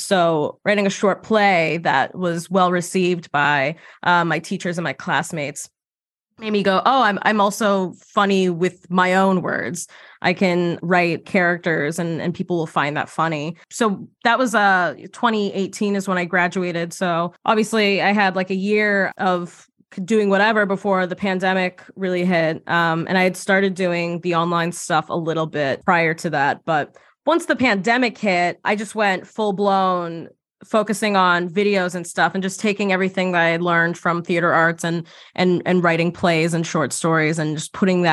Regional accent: Massachusetts, United States; I grew up right outside of Boston, and my family, my extended family, my parents were raised like Irish Catholic.

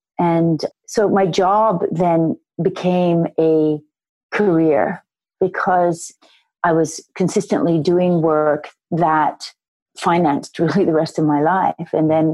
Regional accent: Sydney, New South Wales, Australia; I grew up in Sydney, Australia.

